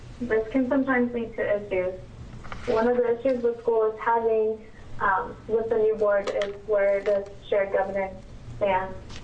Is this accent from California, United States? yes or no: no; Oregon, United States; I come from Eastern Oregon.